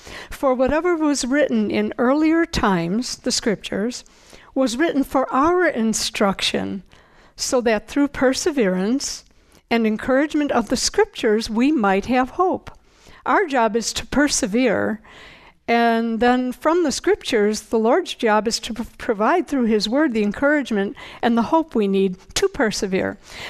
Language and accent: English; Chicago, Illinois, United States; I was born and raised in Chicago, and for years, we lived there for 40 years.